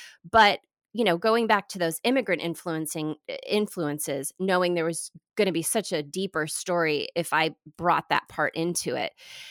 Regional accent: Chicago, Illinois, United States; a lot of digging deeper right in my hometown in Chicago, sure.

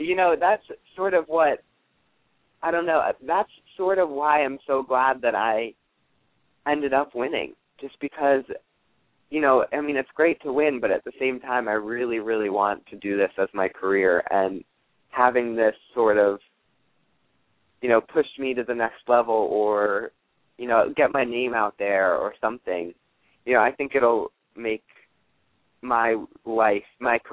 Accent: Columbia, Maryland, United States; I'm from Columbia, Maryland. So outside of Baltimore in Washington, D.C.

